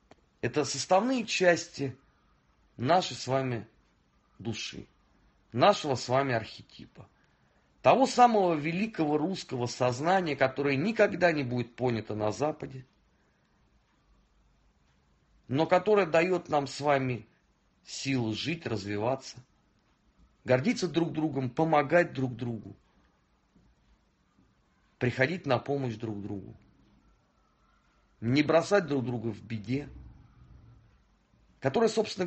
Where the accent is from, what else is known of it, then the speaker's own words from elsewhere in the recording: Russia; Ну, вернее, вы русские, да, я россиянин, если быть точным.